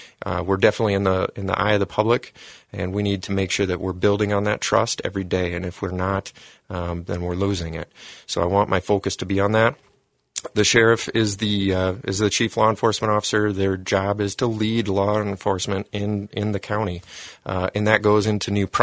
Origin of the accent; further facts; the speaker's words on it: Sioux Falls, South Dakota, United States; I was a SDSU student. I grew up in Sioux Falls, came up here for college